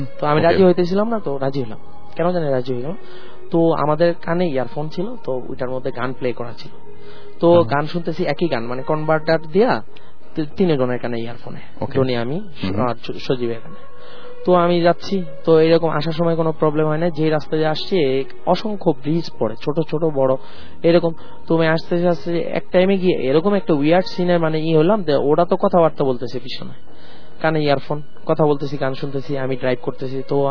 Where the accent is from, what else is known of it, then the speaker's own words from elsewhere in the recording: Narayanganj, Dhaka Division, Bangladesh; নারায়ণগঞ্জ থেকে আসছি।